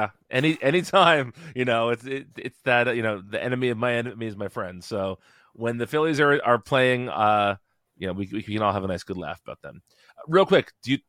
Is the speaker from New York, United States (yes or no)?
no; North Carolina, United States; Yeah, I grew up about 5 minutes from the studio where that was recorded